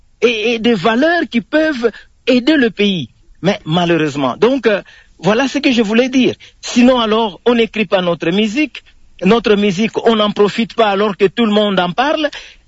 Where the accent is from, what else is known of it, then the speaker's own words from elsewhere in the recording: Kongo Central, DR Congo; En tout cas, moi, je suis du Congo central.